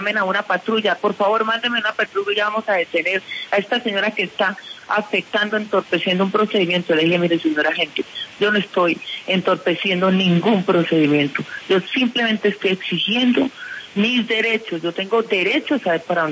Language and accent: Spanish; Colombia